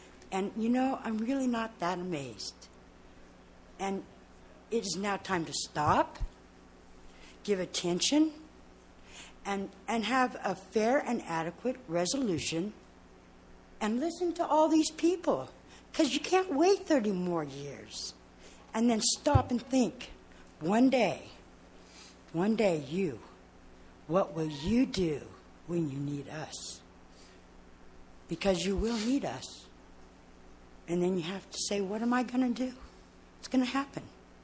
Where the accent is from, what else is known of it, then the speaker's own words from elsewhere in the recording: Atascadero, California, United States; I'm from Atascadero.